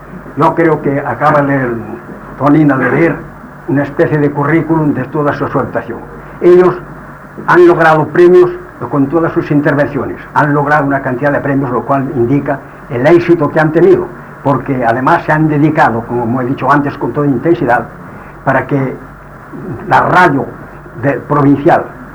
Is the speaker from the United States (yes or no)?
no; Galicia, Spain; peneirar como solemos decir los que somos gallegos